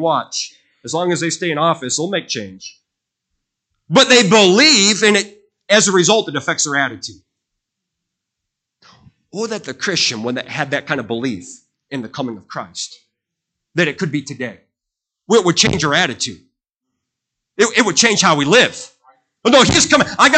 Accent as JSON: {"language": "English", "town": "Terre Haute", "region": "Indiana", "country": "United States", "said": "I'm from Terre Haute, and I believe that."}